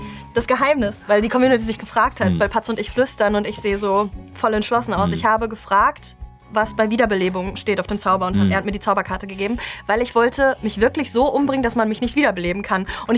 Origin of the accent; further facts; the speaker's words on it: Berlin, Germany; ich bin aus Berlin.